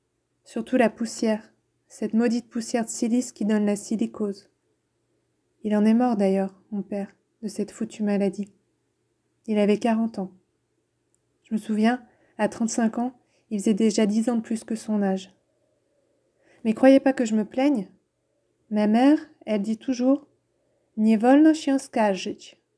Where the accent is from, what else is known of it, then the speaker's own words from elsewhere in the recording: Saint-Étienne, Auvergne-Rhône-Alpes, France; born there; Mais je suis née en France, d'où mon absence d'accent. Je suis née en 1920, quelques mois après l'arrivée de mes parents à Saint-Étienne.